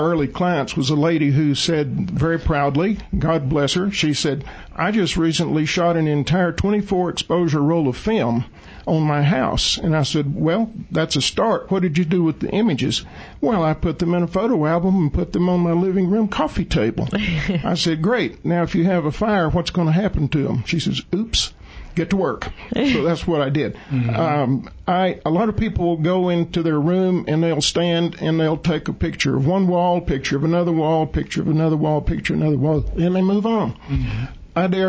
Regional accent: Texas, United States; also born or lived in Louisiana; now in Prescott, United States; Well, I was born in Texas, grew up there, lived in Northwest Louisiana for about 35 years before moving to Prescott.

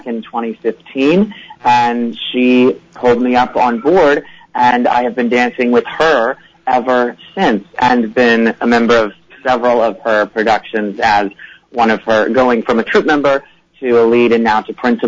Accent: Columbus, Ohio, United States; I'm from Ridgely, from Columbus, Ohio. Mm-hmm. Nice Midwestern boy.

